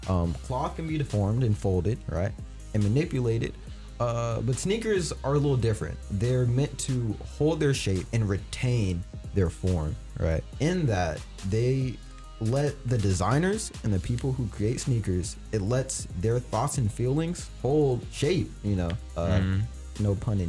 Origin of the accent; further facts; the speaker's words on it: Portland, Oregon, United States; So who am I? I grew up in Portland, Oregon, which is one of the most important locations in the sneaker world.